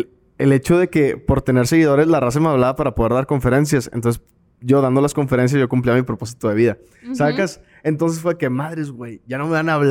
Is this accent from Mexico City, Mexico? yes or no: no; Monterrey, Nuevo León, Mexico; Sí, soy de Monterrey.